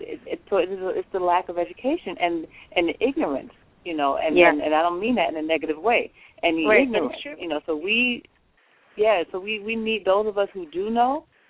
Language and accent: English; Brooklyn, New York, United States; I was born and raised in the Brownsville community in Brooklyn, which I will always feel is my home.